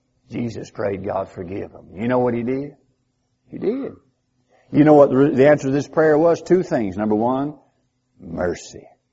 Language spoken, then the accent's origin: English; United States; I'm a good human being. I'm an American.